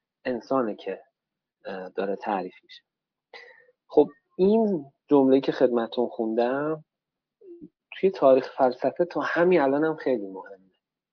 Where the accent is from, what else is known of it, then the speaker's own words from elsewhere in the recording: Iran; خب میگم که ما به عنوان یک ایرانی